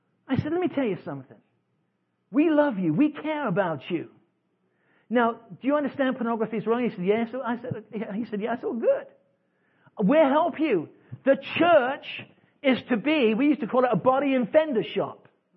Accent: England, United Kingdom; now in United States; I am an immigrant. I came here from England. I came with my family because we wanted to come to the land of opportunity.

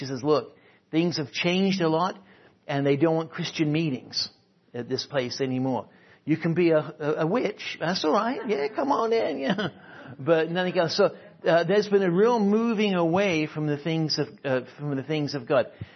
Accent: England, United Kingdom; I'm an Englishman. I mean, I don't speak Chinese

